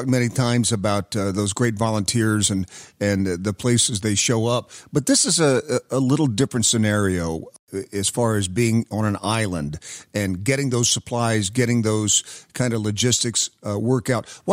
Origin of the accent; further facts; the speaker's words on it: Knoxville, Tennessee, United States; my community, I grew up in Knoxville, Tennessee